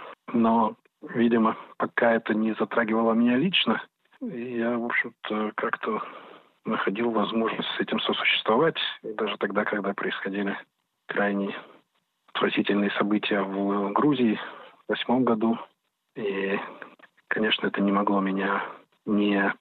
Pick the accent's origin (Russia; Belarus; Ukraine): Ukraine; И я, как действительно украинский еврей, я хочу сегодня стоять рядом с украинцами в это непростое время.